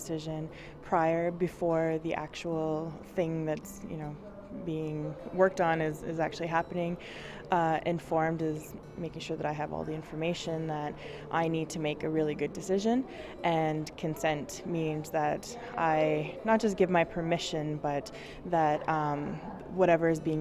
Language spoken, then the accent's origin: English; Ontario, Canada; I am Cree from the Mushkegwak Territory in James Bay, Northern Ontario, in Canada.